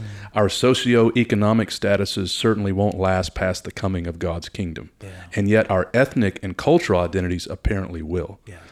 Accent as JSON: {"language": "English", "town": "Detroit", "region": "Michigan", "country": "United States", "tie": "born there", "said": "So I was born in Detroit."}